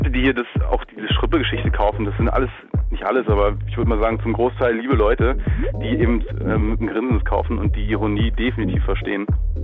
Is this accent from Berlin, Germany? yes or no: yes; Berlin, Germany; ich bin Berliner, du nicht